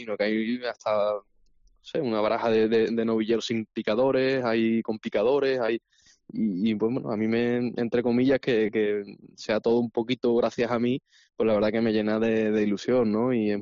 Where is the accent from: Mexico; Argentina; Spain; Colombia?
Spain; Olivenza, Extremadura; pues voy a Valencia, vengo de Olivenza, ven.